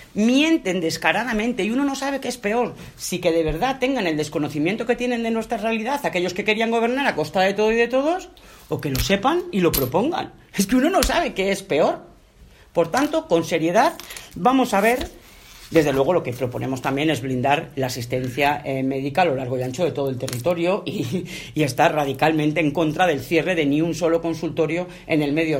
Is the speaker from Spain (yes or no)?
yes; Zamora, Castile and León, Spain; Miren, yo soy zamorana